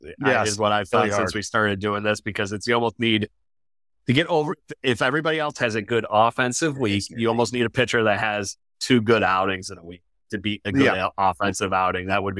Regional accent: Rochester, New York, United States; should I just be this guy who picks my hometown guy and Ernie Clement because he's from Rochester?

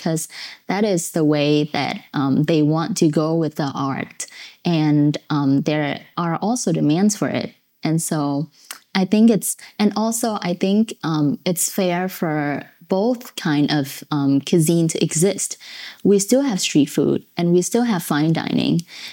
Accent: Vietnam; English is a second language; for a Vietnamese, because I grew up in Vietnam

